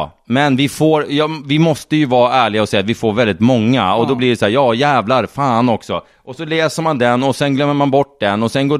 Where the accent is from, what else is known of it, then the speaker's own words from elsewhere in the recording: Norrtälje, Stockholm County, Sweden; Men jag kommer ifrån Norrtälje. Och där har man ju svårt att säga äh. Jag får ju anstränga mig för att säga äh. Så jag säger gärna e.